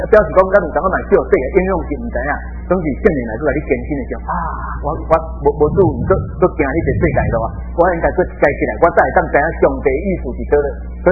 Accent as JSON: {"language": "Chinese", "country": "Taiwan", "said": "我们台湾人真爱，是今年是有一个更新，有一个新的开始"}